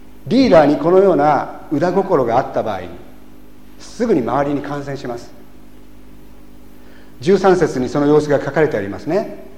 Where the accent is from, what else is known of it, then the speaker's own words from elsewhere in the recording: Kansai, Japan; accent: Kansai dialect; 私は関西人ですから、今標準語でちょっと言っちゃったんですけどもね、もっとなんか下品な関西弁で僕の背後からそういう声がしたんです